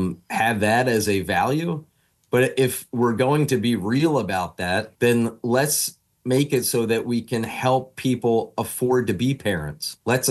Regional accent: Philadelphia, Pennsylvania, United States; my goodness, I never thought as a kid born and raised in Philadelphia that I would see the Vine Street Expressway filled with 15 feet of water

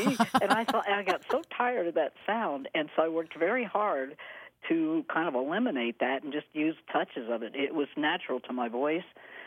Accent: Pennsylvania, United States; people, when I say that I'm from northeastern Pennsylvania, people say, No, you're from Texas.

